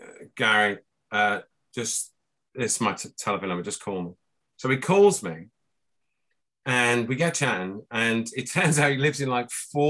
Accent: Liverpool, North West England, United Kingdom; I'm from Liverpool. It's about 40 miles where I'm from. So we speak the same kind of language.

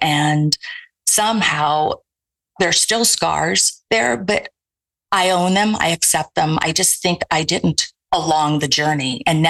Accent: Iran; moved away; also born or lived in Austria / Spain; So I went to boarding school in Austria. And that was the same process as I was moving from Iran to boarding school in Austria. And then I lived my high school years in Spain.

